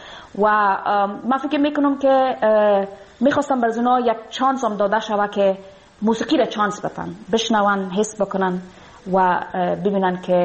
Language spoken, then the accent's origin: Persian; Afghanistan; moved away; دیگه نمیتونم به افغانستان برم، دور از افغانستان هستم